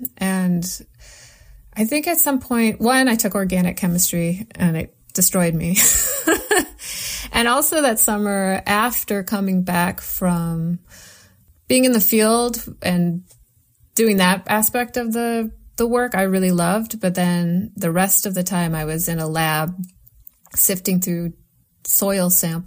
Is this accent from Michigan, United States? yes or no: yes; Michigan, United States; I grew up closer to Grand Rapids, which is like, you know, if you do the mitten thing, it's like 3 hours north of Chicago.